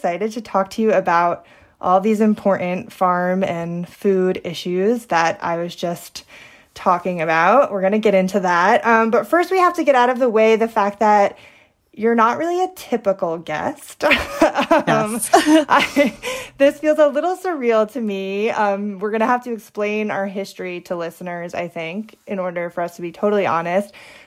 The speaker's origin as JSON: {"language": "English", "town": "Warwick", "country": "United States", "tie": "born or raised there", "said": "we grew up in Warwick, right? A small kind of rural town."}